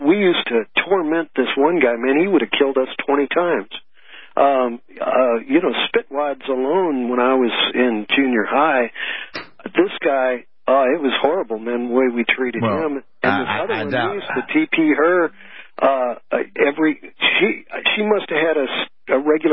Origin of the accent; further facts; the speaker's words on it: St. Louis, Missouri, United States; I was raised in St. Louis, and I went down to Atlanta.